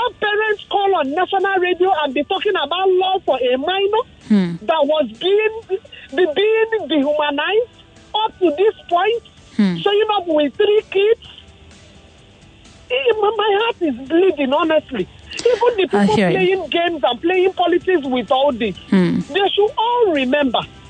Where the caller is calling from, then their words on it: Lagos, Nigeria; I'm calling you from Lagos.